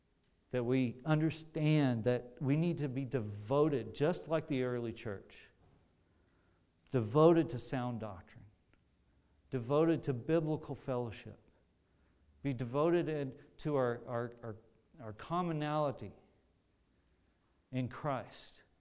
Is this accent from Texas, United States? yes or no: yes; Fort Worth, Texas, United States; now in Kingman, United States; I am from Fort Worth, Texas, living in Kingman, Kansas.